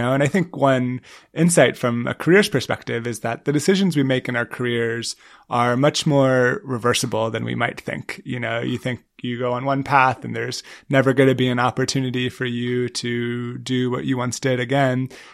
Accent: San Francisco, California, United States; moved back to my hometown of San Francisco.

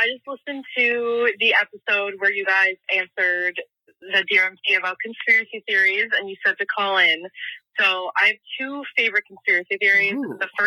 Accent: Tacoma, Washington, United States; I'm from Tacoma, Washington.

